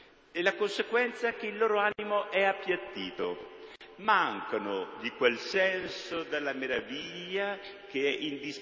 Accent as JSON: {"language": "Italian", "region": "Lombardy", "country": "Italy", "tie": "born or raised there", "said": "E siccome i bergamaschi a quei tempi bestemmiavano molto, io pregavo molto, proprio per riparare a queste bestemmie."}